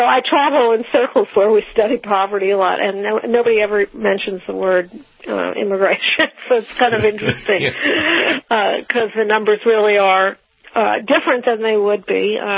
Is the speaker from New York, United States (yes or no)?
yes; New York, United States; upstate New York is on my mind because I'm from New York